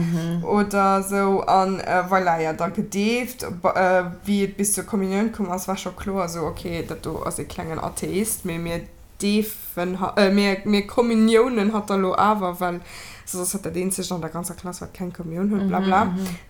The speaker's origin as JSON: {"language": "German", "country": "Austria", "said": "als Österreicher"}